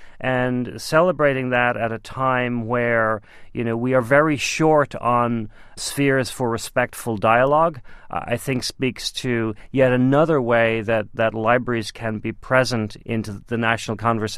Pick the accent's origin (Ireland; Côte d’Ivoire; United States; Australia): Ireland; Dublin, Leinster; I grew up in Dublin.